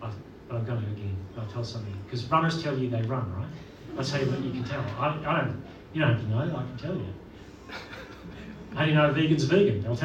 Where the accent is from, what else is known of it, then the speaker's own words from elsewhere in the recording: Northern Ireland, United Kingdom; I'm a Protestant from Northern Ireland.